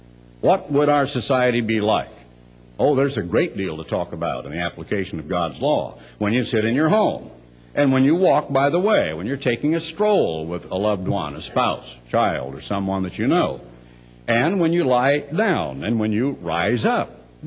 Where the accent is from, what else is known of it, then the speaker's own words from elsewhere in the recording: Eugene, Oregon, United States; When I was a little boy growing up in Eugene, Oregon, a little unincorporated part of town with outdoor facilities